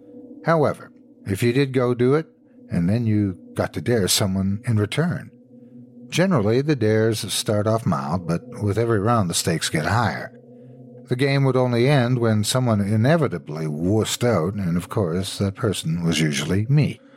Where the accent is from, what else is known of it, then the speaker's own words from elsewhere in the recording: Woodbury, Minnesota, United States; I'm from Woodbury, Minnesota, as is my entire extended family.